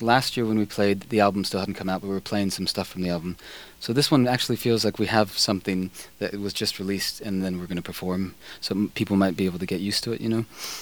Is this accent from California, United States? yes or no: yes; California, United States; well, I'm from California, but I didn't really get hit with that big of like